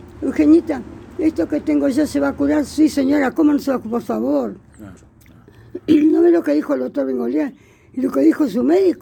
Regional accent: Gobernador Castro, Buenos Aires, Argentina; also born or lived in San Pedro; nací en el sanatorio de San Pedro y me crié siempre en Gobernador Castro.

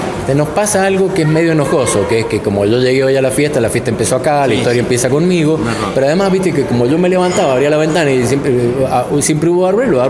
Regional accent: Mendoza, Argentina; como ciudadanas, como ciudadanos mendocinos

